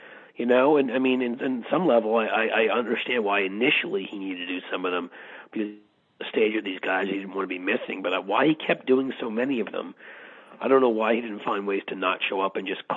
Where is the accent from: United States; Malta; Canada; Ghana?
United States; New York; I could speak to this as a Midwesterner, sort of, you know, I'm still a New Yorker, but I try to pretend anyhow.